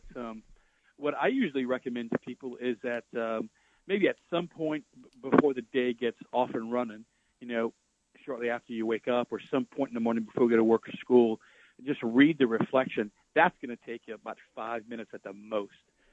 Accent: Louisiana, United States; You know, when I grew up in here in South Louisiana, and there's a strong Marian devotion here in Cajun country.

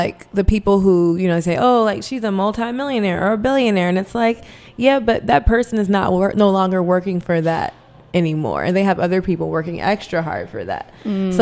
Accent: Baltimore, Maryland, United States; Baltimore, as much as I love my hometown, I didn't feel as though my career would grow beyond where it was.

